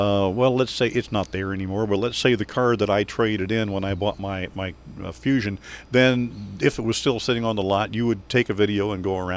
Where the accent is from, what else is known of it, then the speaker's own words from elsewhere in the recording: Illinois, United States; Well, if I made it here from Central Illinois and I've been here 20, so we'll talk later about other Illini stuff.